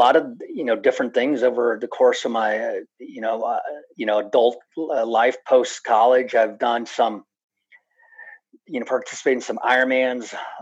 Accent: Cincinnati, Ohio, United States; Yeah, I'm born and raised in Cincinnati, Ohio. A Bengals fan.

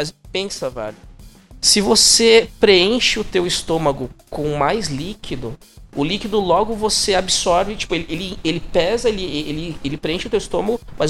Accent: Brazil; Eu meto um PF, eu sou brasileiro, velho.

